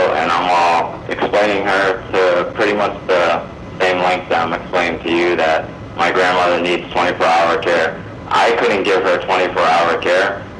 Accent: Fort McDowell, Arizona, United States; I need to go back to my reservation. I'm from Fort McDowell, which is by Fountain Hills.

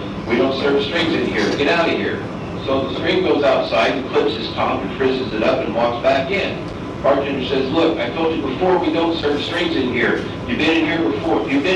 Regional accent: Mesa, Arizona, United States; I'm 58 years old. Born and raised in Mesa, Arizona, graduated from Mesa Mountain View High School in 1978.

